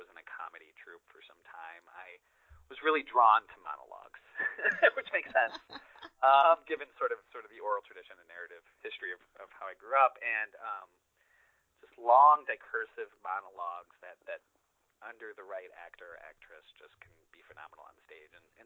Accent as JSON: {"language": "English", "town": "Chicago", "region": "Illinois", "country": "United States", "tie": "born or raised there", "said": "My, you know, growing up in Chicago and then outside of Chicago as well later"}